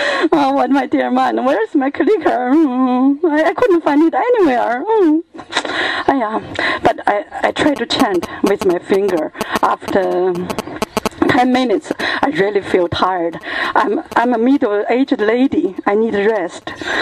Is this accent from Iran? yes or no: no; China; English is a second language; I'm from China. The Chinese having fog.